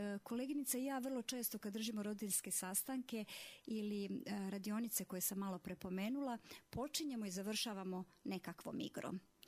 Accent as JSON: {"language": "Serbian", "country": "Serbia", "moved": "yes", "lives_now": "Banja Luka, Bosnia & Herzegovina", "said": "Dolazim iz Srbije. Tu sam sa porodicom već dugo godina, tačnije od 99. godine"}